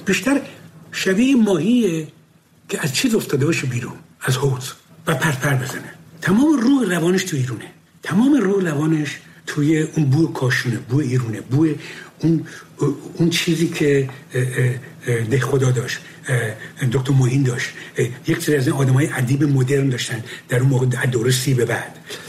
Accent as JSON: {"language": "Persian", "town": "Abadan", "region": "Khuzestan", "country": "Iran", "tie": "born or raised there", "said": "من بچه آبادانم، آبادان نزدیک تیاران و ایاران اینا بر بیرون بود."}